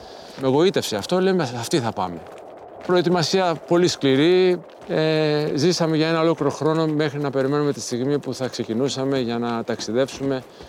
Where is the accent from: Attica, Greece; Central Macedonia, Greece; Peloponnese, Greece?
Attica, Greece; Athens; Γεννήθηκα το Μάιο του 1962 στην Αθήνα και μεγάλωσα στο Άνω Ηλίου Μεγάλεο, μια περιοχή που βρίσκεται κοντά στο Χαϊδάρι.